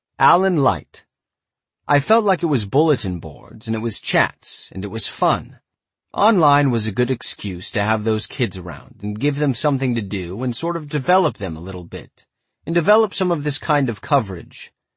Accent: Long Island, New York, United States; When I was really young, growing up on Long Island, I had a print zine that I made in my house

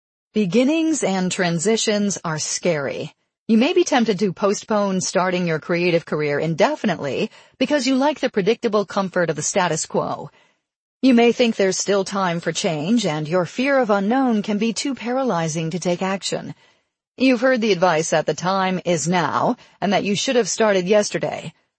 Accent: Poland; English is a second language; I was a news anchor at a local TV station in my hometown in Poland and was earning a nice salary.

